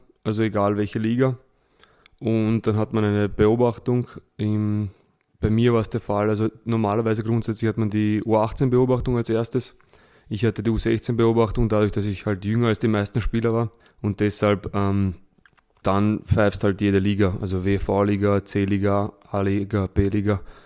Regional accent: Vienna, Austria; 26 Jahre. Ich bin in Wien aufgewachsen und noch immer wohnhaft.

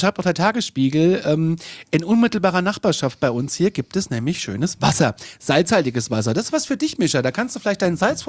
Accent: Kassel, Hesse, Germany; Ich bin aus Kassel.

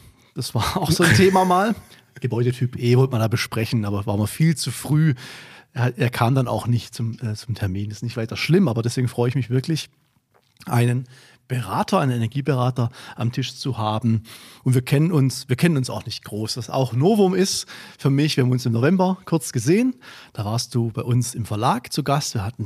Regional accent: Baden-Württemberg, Germany; bei uns im Schwabenland

